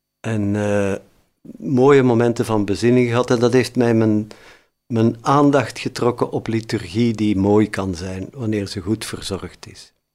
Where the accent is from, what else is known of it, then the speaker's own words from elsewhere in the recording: Hoegaarden, Flanders, Belgium; also born or lived in Tienen; Ik ben geboren in Tiene, in 49, dus je kunt zien hoe oud ik ben. En de eerste 20 jaar van mijn leven heb ik gewoond in Hoegaarde. Vandaar zijn mijn ouders. En daar heb ik dus heel mijn jeugd doorgebracht, naar de lagere school geweest.